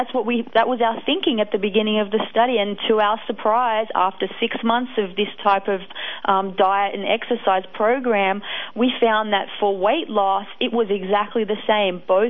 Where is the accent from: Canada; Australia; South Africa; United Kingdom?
Australia; also born or lived in Ohio; now in Baton Rouge, United States; No, I'm from Australia, actually.